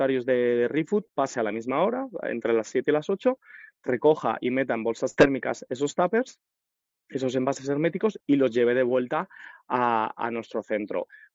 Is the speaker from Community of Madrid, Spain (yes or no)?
yes; Madrid, Community of Madrid, Spain; lo que hice en 2018 fue traer esta idea y comenzar a adaptarla e implementarla en Madrid, que es mi ciudad natal.